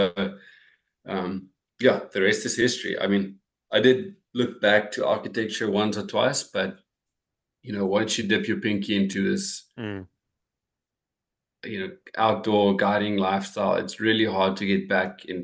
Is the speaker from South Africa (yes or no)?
yes; Bloemfontein, Free State, South Africa; I grew up in Bloemfontein, so that's even more bizarre.